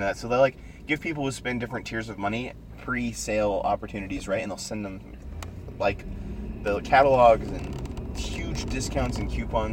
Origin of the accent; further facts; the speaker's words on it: United States; Anyway, I am American.